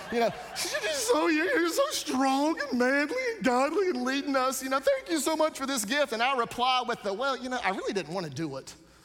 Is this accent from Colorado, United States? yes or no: no; North Carolina, United States; I'm from North Carolina, and so he was a Tar Heel fan, he loved the Heels, but then his daughter went to Duke.